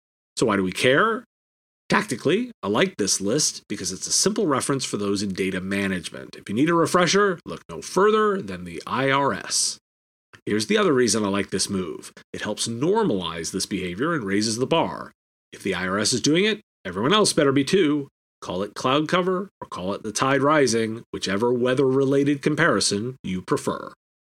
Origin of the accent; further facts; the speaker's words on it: Virginia, United States; My home state of Virginia is eighth.